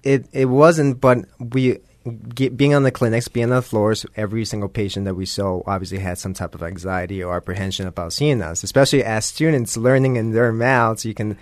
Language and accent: English; New Jersey, United States; Yes. I'm from the Northeast. I'm from New Jersey.